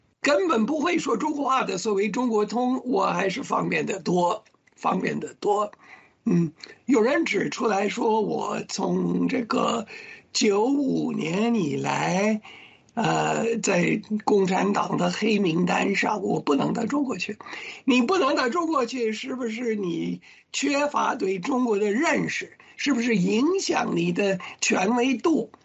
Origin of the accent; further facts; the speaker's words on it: United States; Chinese is a second language; 对不起，我是美国人，某某人的电话多少？